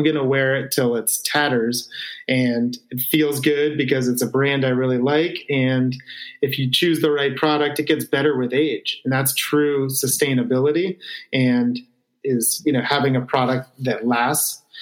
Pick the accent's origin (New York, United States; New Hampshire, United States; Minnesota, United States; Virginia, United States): New Hampshire, United States; We had heavy winters where I grew up in New Hampshire, so we get hammered with snow.